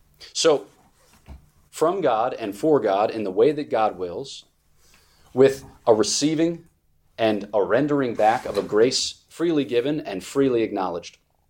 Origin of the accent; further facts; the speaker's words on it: Philadelphia, Pennsylvania, United States; So, like, I'm from Philadelphia. I talk fast, and I talk a little mean.